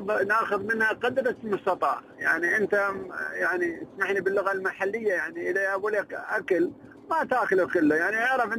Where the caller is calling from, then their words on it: Dubai, United Arab Emirates; انا الحين في الشارع العام، طلع رايح دبي.